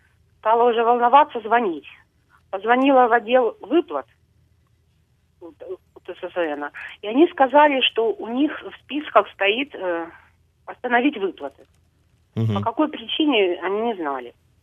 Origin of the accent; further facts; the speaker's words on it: Donetsk, Donetsk Oblast, Ukraine; now in Kharkiv, Ukraine; Да, я переселенка из Донецка, пенсионерка. Мне 62 года. Сейчас я живу в Харькове и там же арендую квартиру.